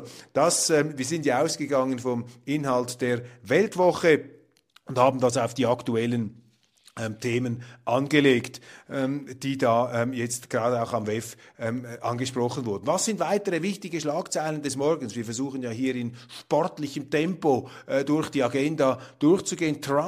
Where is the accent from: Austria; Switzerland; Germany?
Switzerland; ich sage jetzt mal ganz auch überheblich und super arrogant als Schweizer